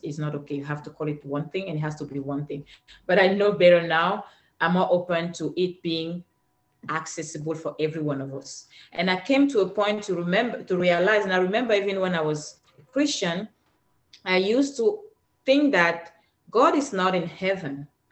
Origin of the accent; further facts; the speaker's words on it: Cameroon; accent: African; I'm from Africa originally. That's why I have this beautiful accent. I don't know if I mentioned that. I'm from Cameroon.